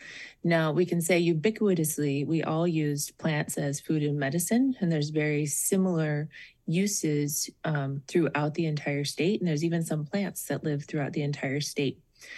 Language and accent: English; Klawock, Alaska, United States; born there; I was born on Prince of Wales Island in Klawak in Alicia Roberts' house. I am Tlingit. I'm also Haida and some Tahltan and a lot of Scottish as well, and Irish and Norwegian